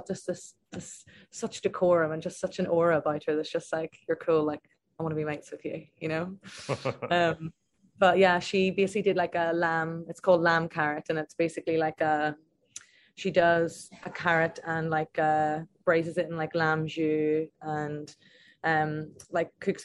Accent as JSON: {"language": "English", "country": "Ireland", "said": "Again, I'm Irish."}